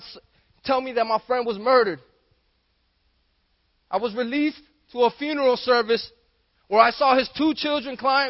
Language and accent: English; Miami, Florida, United States; I grew up in Miami, a impoverished neighborhood, adapted to a life of crime.